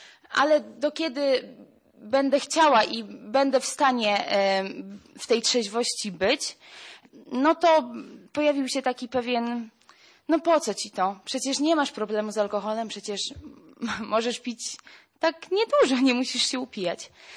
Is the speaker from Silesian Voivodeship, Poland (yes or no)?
no; Ostrołęka, Masovian Voivodeship, Poland; now in Warsaw, Poland; mam 25 lat, studiuję i pracuję. Pochodzę z Ostrołęki. Teraz na co dzień mieszkam w Warszawie.